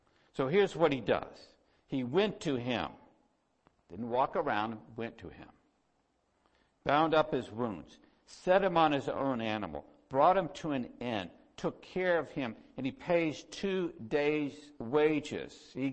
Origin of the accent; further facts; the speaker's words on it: Texas, United States; And I'll say, Texas. I'm from the Texas part of Canada. That's where I'm from.